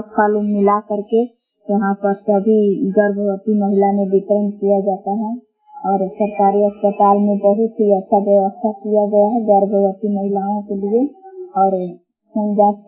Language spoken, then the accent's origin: Hindi; Belaon, Bihar, India; ग्राम बेलाव जिला कैमूर भगवान के निवासी हूँ।